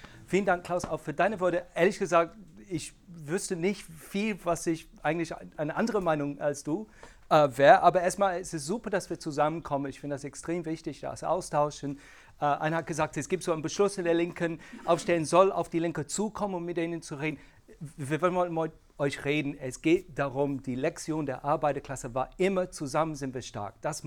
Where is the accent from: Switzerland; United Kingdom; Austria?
United Kingdom; German is a second language; now in Germany; Ich komme aus Großbritannien.